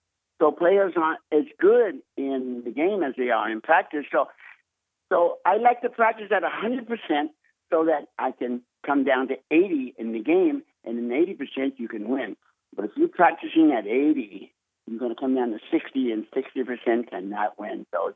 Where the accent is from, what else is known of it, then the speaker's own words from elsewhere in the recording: Washington, District of Columbia, United States; Growing up in Washington, D.C., as a young man with no future, one of the 13 children